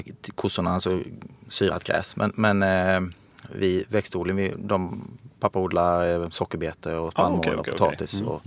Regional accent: Sölvesborg, Blekinge, Sweden; Jag kommer från Sölvesborg i Blekinge.

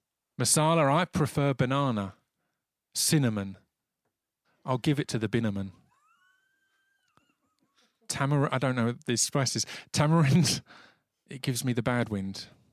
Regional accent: United Kingdom; And the key was not asking for any money, because we're British, and that instantly makes you not hear things and look away and feel awkward.

